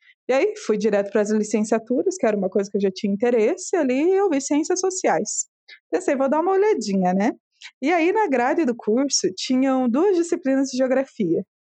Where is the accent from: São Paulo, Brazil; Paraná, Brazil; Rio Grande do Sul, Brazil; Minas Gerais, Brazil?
Paraná, Brazil; Ponta Grossa; eu sou natural do Paraná, da cidade de Ponta Grossa